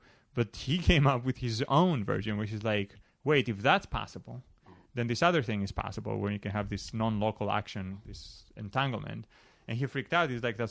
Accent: Greece; And even growing up in Greece, we would have to do like religion, like mm-hmm. as a subject

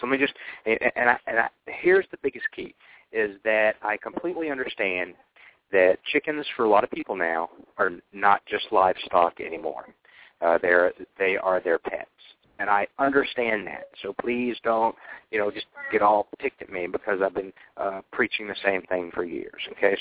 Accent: Atlanta, Georgia, United States; also born or lived in Boulder; I'm a Georgia boy, born and raised in Atlanta. 3 years ago, my son was born. We moved to a home we bought down in South Georgia

